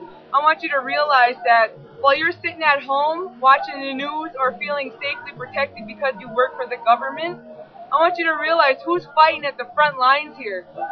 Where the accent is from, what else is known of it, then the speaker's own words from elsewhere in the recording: Elsipogtog First Nation, New Brunswick, Canada; I'm from Elzibukduk First Nation